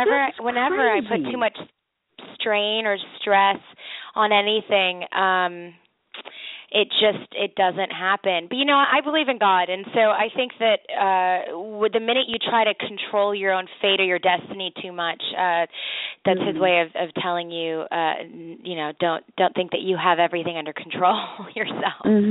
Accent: Los Angeles, California, United States; I grew up in Los Angeles, so I actually didn't want to have anything to do with the entertainment industry

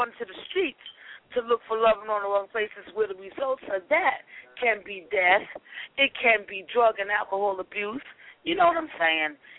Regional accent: New Jersey, United States; also born or lived in Los Angeles; Yeah, I grew up in New Jersey, basically, but I moved out to L.A. in 1985. I came back in 93

